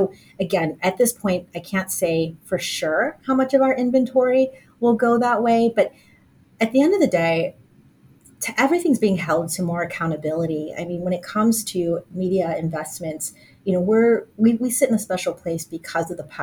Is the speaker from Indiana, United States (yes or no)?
yes; Indiana, United States; moved away as an adult; now in New York, United States; I'm from Indiana originally. I moved to New York in the early 2000s.